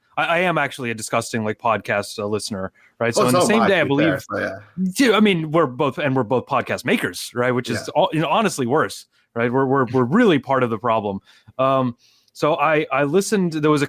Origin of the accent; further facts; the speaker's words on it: United States; And by the way, I say that as an American, right, who doesn't really like the American government